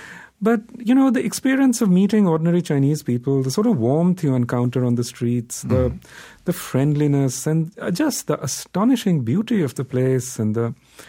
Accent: India; I'm from India

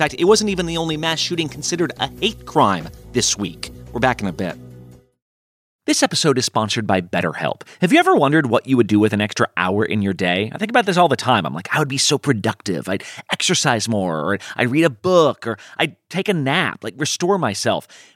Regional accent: California, United States; One of those shootings was just a few miles from my hometown in Orange County, California

